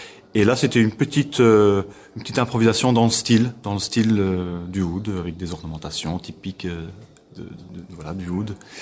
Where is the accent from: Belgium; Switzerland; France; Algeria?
Belgium; Donc les pays où on a voyagé, c'était la Belgique, évidemment, le pays de départ. On est de Belgique.